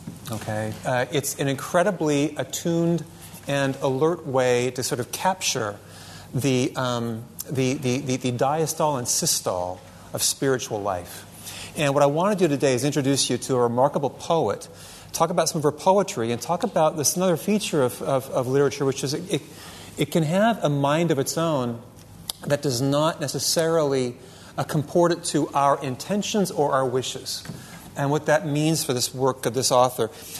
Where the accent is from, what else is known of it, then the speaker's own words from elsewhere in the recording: California, United States; now in Utah, United States; I live in the state of Utah, and I'm from California.